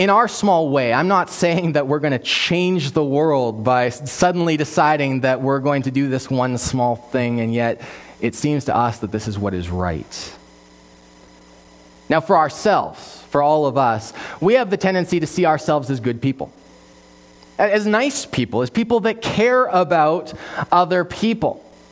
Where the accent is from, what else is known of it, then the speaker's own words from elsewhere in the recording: Abbotsford, British Columbia, Canada; we're originally from the city. We're from Abbotsford, British Columbia.